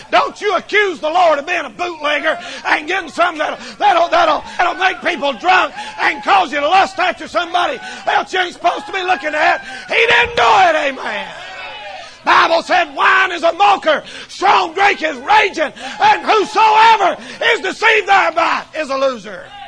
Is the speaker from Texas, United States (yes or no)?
no; North Carolina, United States; I'm a redneck from the South, and I'm Southern, and I'm from North Carolina, and all of that.